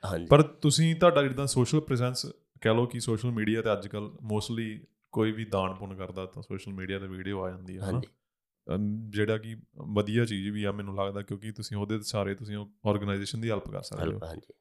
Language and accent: Punjabi; Punjab, India; ਕਿਉਂਕਿ ਅਸੀਂ ਪੰਜਾਬ ਤੋਂ ਆਉਂਦੇ ਹਾਂ